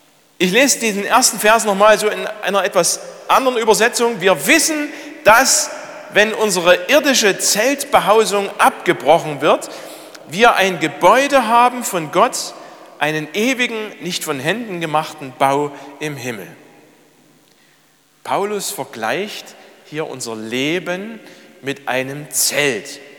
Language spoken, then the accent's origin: German; Bärenwalde, Saxony, Germany; Ich erinnere mich an meine Kindheit in Bärenwalde, nicht weit von hier, an der Grenze zum Vogtland.